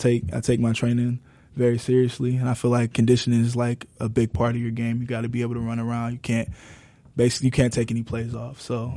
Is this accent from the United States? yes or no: yes; Midwest, United States; now in Jacksonville, United States; It's way better than the Midwest. I grew up in the Midwest my whole life.